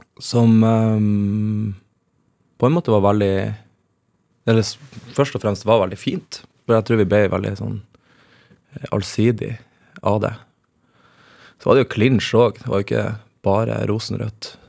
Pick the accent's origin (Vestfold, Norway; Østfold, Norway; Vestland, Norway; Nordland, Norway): Nordland, Norway; Henningsvær; jeg vokste opp i Lofoten på kombinert Henningsvær, som et fiskevær, og Borge, som mer sånn landbrukskommune. Og i Henningsvær var vi 7 stykker i klassen.